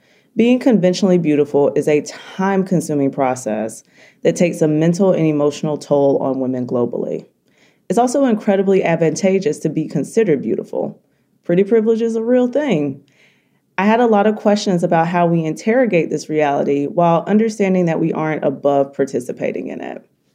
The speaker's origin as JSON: {"language": "English", "region": "the South", "country": "United States", "said": "We're Black and from the South, so you know."}